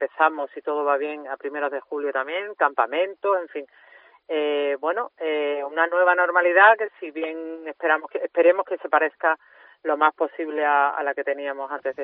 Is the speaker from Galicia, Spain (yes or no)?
no; Andalusia, Spain; como andaluza